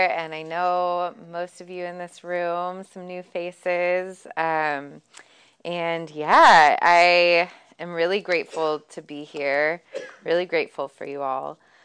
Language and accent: English; Benicia, California, United States; I grew up here in Benicia, born and raised. And some of you have known me since I was a little girl.